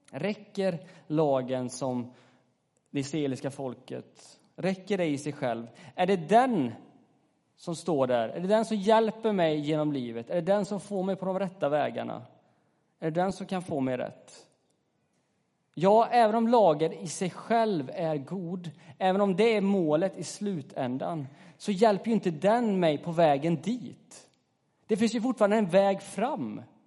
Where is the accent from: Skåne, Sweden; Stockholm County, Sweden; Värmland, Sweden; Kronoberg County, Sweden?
Värmland, Sweden; Kil; Jag minns när jag var tonåring där hemma i Kil och det kom fram liksom förr eller senare, det gör ju ofta det, att man är kristen.